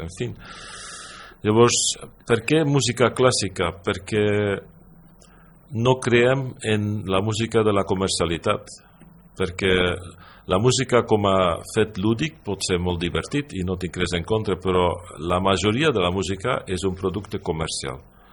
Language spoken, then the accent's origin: Catalan; Catalonia, Spain; Perquè vivim a Catalunya, som catalans.